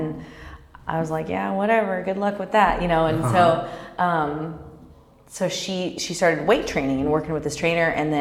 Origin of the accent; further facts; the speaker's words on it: Kansas, United States; also born or lived in Dallas / Los Angeles; now in Orange County, United States; And I had lived in Dallas for about 9 years. Before that, I grew up in Kansas.